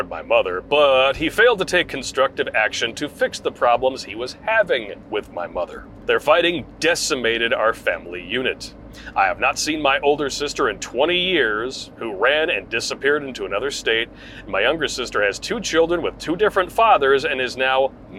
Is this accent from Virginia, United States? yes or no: no; Louisiana, United States; I grew up in Louisiana with two sisters, one older, one younger.